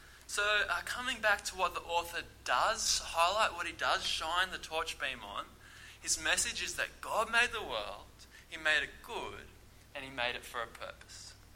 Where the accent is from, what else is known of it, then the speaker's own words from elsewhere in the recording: Lismore, New South Wales, Australia; Maybe when you saw that I grew up in Lismore, you started doubting everything you knew about me.